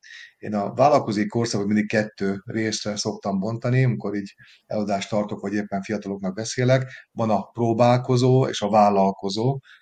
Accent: Győr, Győr-Moson-Sopron, Hungary; mivel én győri vagyok

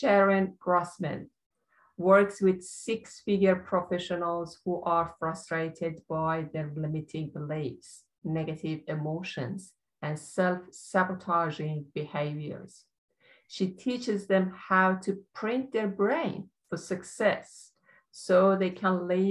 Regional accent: Melbourne, Victoria, Australia; I'm just from Melbourne, Australia, and we are just out of lockdown

